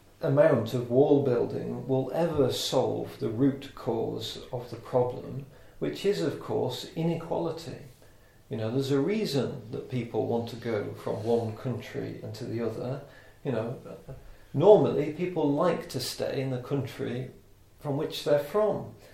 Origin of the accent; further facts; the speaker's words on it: United Kingdom; How does me being British make me any different to any other man on the planet?